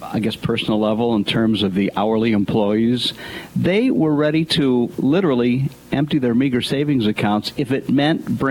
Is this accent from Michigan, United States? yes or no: yes; Detroit, Michigan, United States; That's a really good analogy because I grew up in Detroit, so I totally get that comparison.